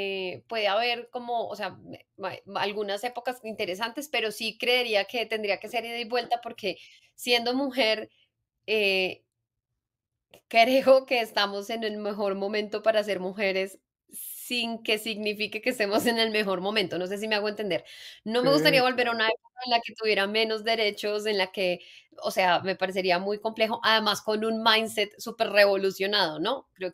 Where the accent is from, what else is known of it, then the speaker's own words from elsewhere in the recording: Colombia; Como buenos colombianos, procrastinamos hasta el final.